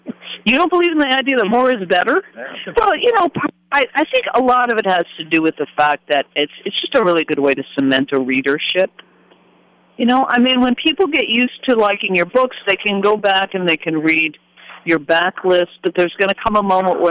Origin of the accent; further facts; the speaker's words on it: Buffalo, New York, United States; also born or lived in Los Angeles, United States; I'm coming from growing up in Buffalo, New York, moving to New York City. I lived in the Bronx and then to L.A.